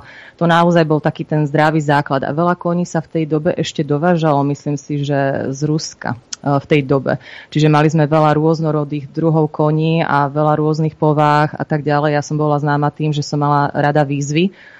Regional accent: Prešov, Prešov Region, Slovakia; No tak ja som vyrastala v Prešove, otec je z Prešova a ja od útleho decka som inklinovala k zvieratkám.

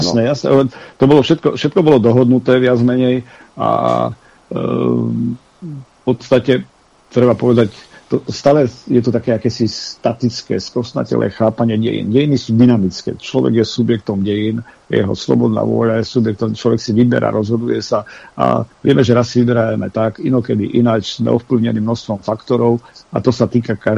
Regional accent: Košice Region, Slovakia; ja som vyrastal pri Šírave, tie 80. roky, to už bola Amerika prakticky.

